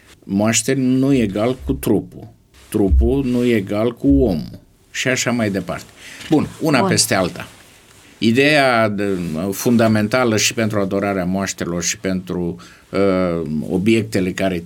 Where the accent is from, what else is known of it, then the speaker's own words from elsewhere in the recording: Suceava, Suceava County, Romania; Eu sunt sucevean.